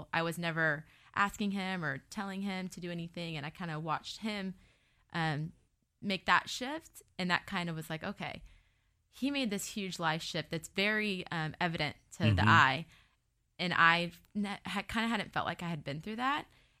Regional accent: Valrico, Florida, United States; And I grew up in the Varico area. I went to Durant High School in Plant City.

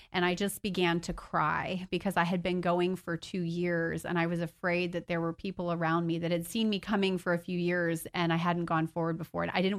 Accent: Florida, United States; also born or lived in Michigan; I was born in Michigan, but my family moved here when I was about 5 years old. So I'm kind of a Floridian.

